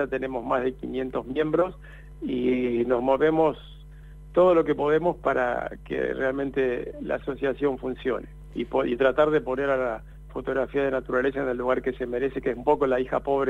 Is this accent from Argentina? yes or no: yes; Esquel, Chubut, Argentina; Sí, soy de Esquel.